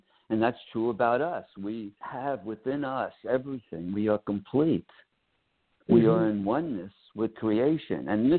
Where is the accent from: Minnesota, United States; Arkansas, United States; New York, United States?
New York, United States; Brooklyn; I come from Brooklyn, New York. I grew up a different whole lifestyle.